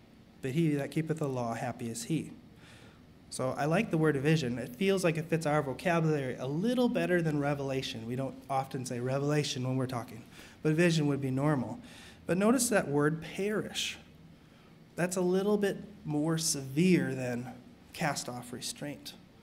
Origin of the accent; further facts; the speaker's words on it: Wisconsin, United States; Now, growing up in Wisconsin, we moved in several different places, but the place we stayed at longest was actually where my grandma and grandpa lived.